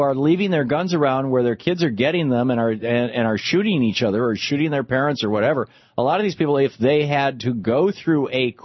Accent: Michigan, United States; I grew up in Michigan.

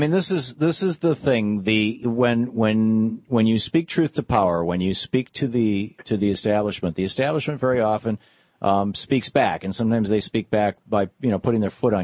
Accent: Lansing, Michigan, United States; moved away as an adult; also born or lived in Grand Rapids; I was born in Grand Rapids. I grew up in Lansing. I left the state when I was 27 in 78. And I always called myself a Michigander.

